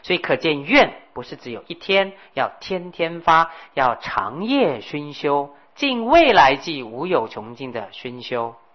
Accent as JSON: {"language": "Chinese", "country": "China", "said": "可是我们中国人就不同了"}